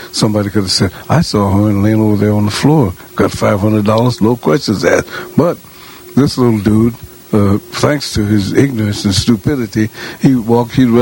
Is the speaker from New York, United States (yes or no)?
no; St. Louis, Missouri, United States; Yeah, that was an old thing that we used to do back in St. Louis, my hometown.